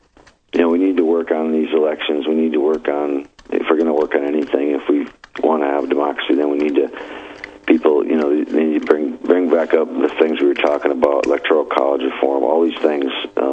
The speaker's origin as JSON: {"language": "English", "region": "South Dakota", "country": "United States", "tie": "born or raised there", "said": "South Dakota, you know, those Republicans in South Dakota, man. I mean, that's my home state, you know."}